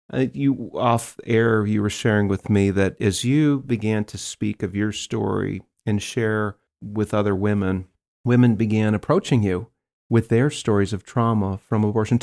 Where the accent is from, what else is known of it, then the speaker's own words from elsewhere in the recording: Wisconsin, United States; So abortion in my home state of Wisconsin, it wasn't an option.